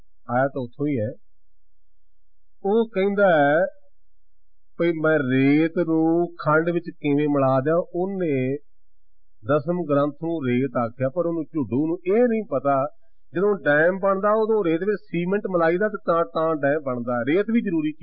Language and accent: Punjabi; Punjab, India; ਉਹ ਕਸੂਰ ਸ਼ਹਿਰ ਮੇਰੇ ਪਿੰਡ ਤੋਂ 6 ਮੀਲ ਹੈ ਹੁਣ ਵੀ ਸਾਡਾ ਪਿੰਡ ਬਾਰਡਰ ਦੇ ਬਿਲਕੁਲ ਲਾਗੇ ਹੈ ਮੇਰੇ ਤੇ ਕਸੂਰ ਦੇ ਦਰਮਿਆਨ ਬਾਰਡਰ ਹੈ ਇੰਡੀਆ ਦਾ 6 ਮੀਲ ਦਾ ਫਾਸਲਾ ਹੈ